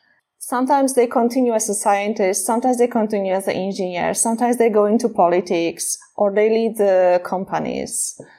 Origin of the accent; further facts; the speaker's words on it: Poland; because I come from Poland